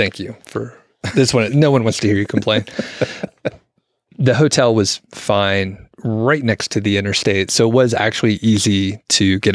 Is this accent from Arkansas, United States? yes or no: no; Atlanta, Georgia, United States; We're from Atlanta. We went to school in the city. Like, we're used to traffic.